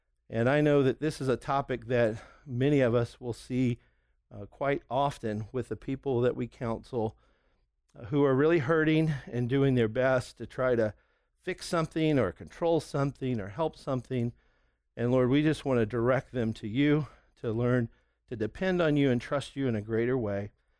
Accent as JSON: {"language": "English", "region": "the South", "country": "United States", "said": "this sounds so Southern because we're from the South, you know."}